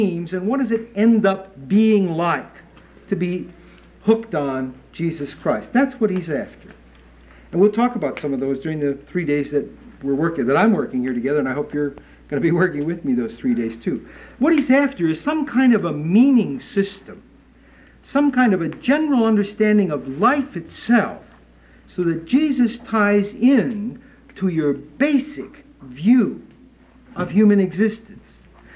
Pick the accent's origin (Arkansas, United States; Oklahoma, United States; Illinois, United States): Illinois, United States; Chicago; from Chicago, suburban Chicago.